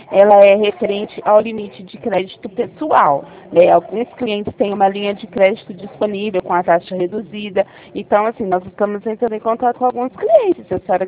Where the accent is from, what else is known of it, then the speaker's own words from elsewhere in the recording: Ribeirão Preto, São Paulo, Brazil; Nós somos daqui de Ribeirão Preto.